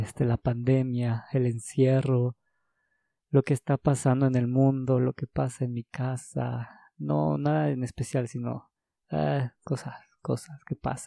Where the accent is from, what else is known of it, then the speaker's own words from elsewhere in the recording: Mexico; como país, yo soy de México, como país no tenemos cultura de ver el arte como un trabajo